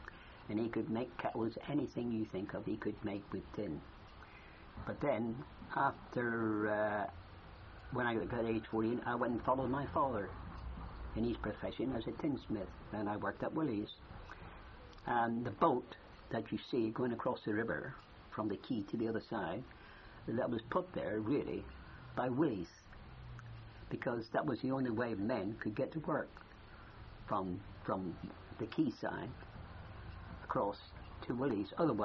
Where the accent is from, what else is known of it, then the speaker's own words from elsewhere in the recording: Exeter, South West England, United Kingdom; Well, I was born in 1923, and I was born in Exeter. I am a Devonian, and I lived in the West Quarter district, that would be Preston Street